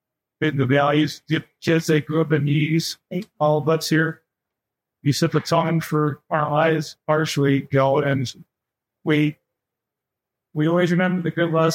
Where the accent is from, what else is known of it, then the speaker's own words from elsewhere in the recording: Minnesota, United States; We came all from Minnesota to come see you today.